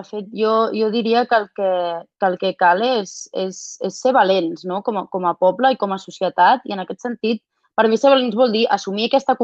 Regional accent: Catalonia, Spain; tenim una responsabilitat política com a catalans

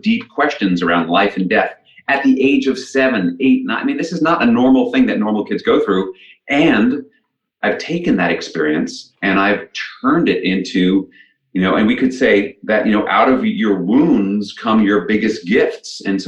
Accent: New York City, New York, United States; growing up in New York City in the 1970s was my experience at school was so different than it was at home

